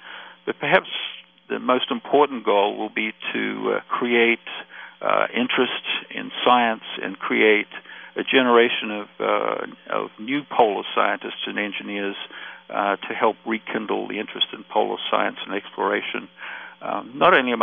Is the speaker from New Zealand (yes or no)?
yes; New Zealand; I grew up in New Zealand.